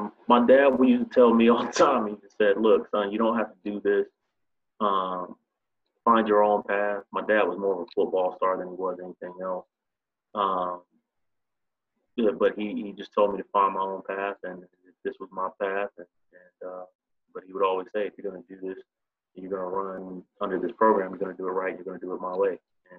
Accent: Chattanooga, Tennessee, United States; I grew up in Chattanooga, Tennessee. My father was a high school assistant football coach and head track coach.

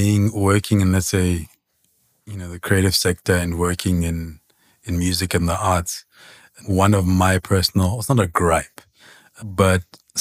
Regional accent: Lesotho; now in South Africa; when you came to South Africa? So I grew up in Lesotho, right?

